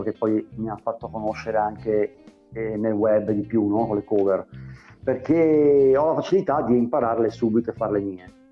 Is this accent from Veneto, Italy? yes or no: yes; Venice, Veneto, Italy; a Sant'Elena, a Venezia, dove io abitavo, sono nato a Sant'Elena